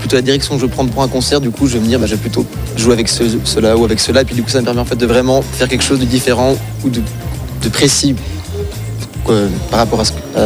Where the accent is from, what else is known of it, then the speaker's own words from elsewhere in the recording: Brittany, France; now in Switzerland; je ne suis pas du Locle, moi, je suis breton à la base, mais du coup, je vis au Val-de-Ruz depuis quand même très longtemps